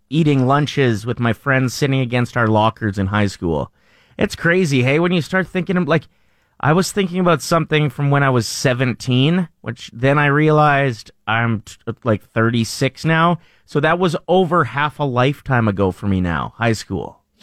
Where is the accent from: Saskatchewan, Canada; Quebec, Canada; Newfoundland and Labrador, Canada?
Saskatchewan, Canada; Maidstone; I lived about 2 kilometers out of my hometown, Maidstone, and so my buddies could, like, bike out during